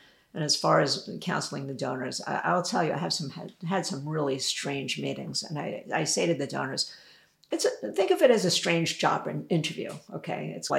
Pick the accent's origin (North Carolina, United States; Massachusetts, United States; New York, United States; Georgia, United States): New York, United States; I said, I'm from New York. You can tell me anything.